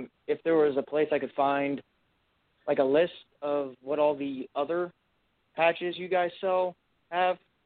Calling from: Florida, United States

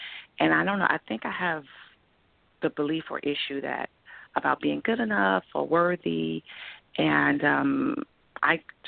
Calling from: New York, United States; I'm calling from New York.

